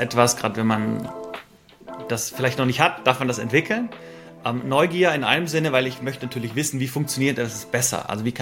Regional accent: Stuttgart, Baden-Württemberg, Germany; now in Switzerland; Ecke Stuttgart, da aufgewachsen.

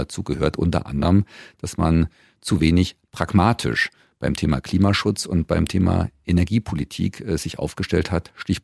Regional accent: Eisenach, Thuringia, Germany; in meiner Heimatregion, ich habe es vorhin schon einmal gesagt, gibt es viele in der Eisenacher Region, im Wartburgkreis, gibt es viele Jobs im Automotive-Bereich.

